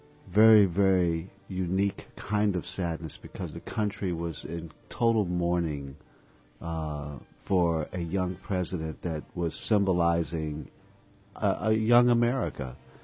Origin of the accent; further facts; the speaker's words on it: Washington, District of Columbia, United States; growing up in Washington, D.C., being at the seat of government during the 50s and the 60s